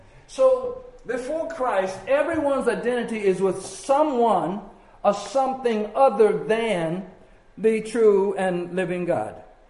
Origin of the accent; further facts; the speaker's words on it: Arkansas, United States; now in St. Louis, United States; I'm only from Arkansas, so I ain't traveling a lot. But I come to St. Louis